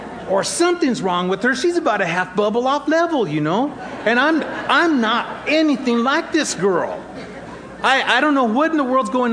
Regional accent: New Mexico, United States; By the way, I'm from New Mexico, not from Alabama, therefore the beaner.

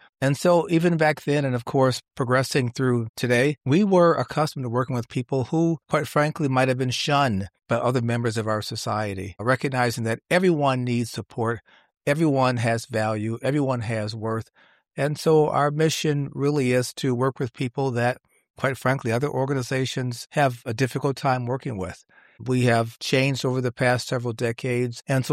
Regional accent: Milwaukee, Wisconsin, United States; I am from Milwaukee, grew up in Milwaukee's Central City, and at a time when, you know, life could be challenging in a community that has certainly some challenges and a number of issues, shall we say.

